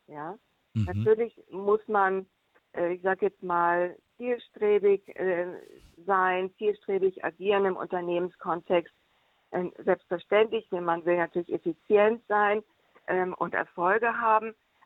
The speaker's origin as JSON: {"language": "German", "region": "Schleswig-Holstein", "country": "Germany", "tie": "born or raised there", "also_born_or_lived": "Hamburg / Paris", "said": "Ich bin geboren 1964 in Hamburg und ich bin aufgewachsen in Schleswig-Holstein und auch Paris."}